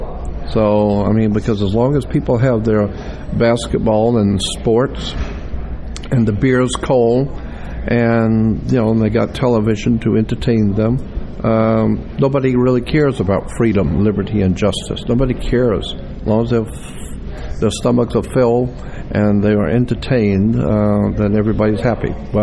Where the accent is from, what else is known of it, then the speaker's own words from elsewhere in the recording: Florida, United States; and I'm from Florida originally